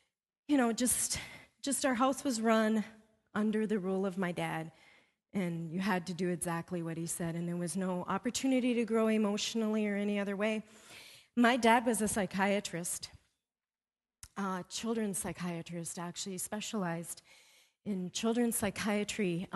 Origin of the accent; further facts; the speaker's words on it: Canada; Because I had a bit darker skin growing up in Canada